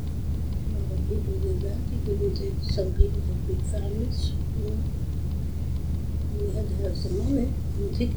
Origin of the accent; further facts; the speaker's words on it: Oslo, Norway; English is a second language; moved away as an adult; I was born in Norway, in Oslo, or the city. I went to school there and had a couple of office jobs after I graduated from school.